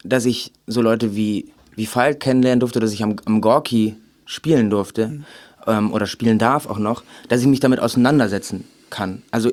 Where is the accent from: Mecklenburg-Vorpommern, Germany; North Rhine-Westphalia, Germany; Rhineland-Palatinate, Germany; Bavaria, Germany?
North Rhine-Westphalia, Germany; Remscheid; Also ich komme ja aus Remscheid.